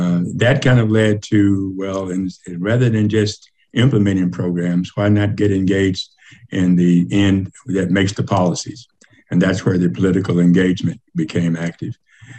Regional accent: Winslow, Arizona, United States; After growing up in Winslow, where my parents came from Texas, I finished high school there, was fortunate enough to get a scholarship to Eastern Arizona Junior College

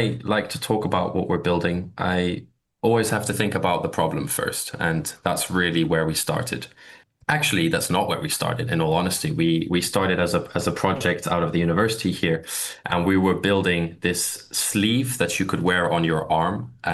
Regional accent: South Africa; now in Eindhoven, Netherlands; as you heard in the beginning. I'm originally from South Africa, based out of here in the Netherlands.

